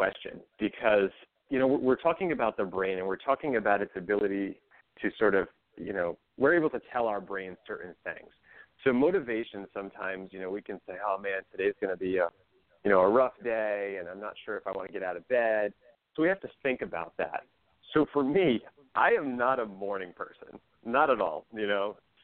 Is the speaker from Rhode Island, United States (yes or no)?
yes; Rhode Island, United States; And I grew up on the East Coast, and I grew up in Rhode Island, a little small town.